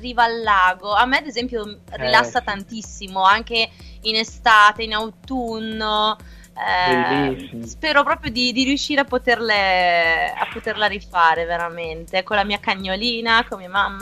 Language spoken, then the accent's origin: Italian; Trentino-Alto Adige, Italy; sono dal Trentino, al lago di Garda, vicino al lago di Garda.